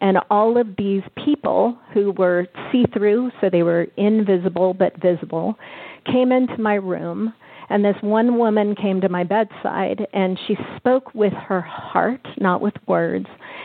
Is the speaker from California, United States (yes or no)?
yes; California, United States; I was in a fashion show and in San Francisco, because I'm from the Bay Area, so yay, Bay Area.